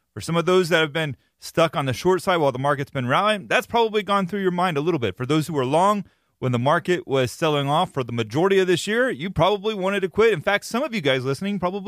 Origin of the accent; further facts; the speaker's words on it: Ireland; Now, I'm actually Irish myself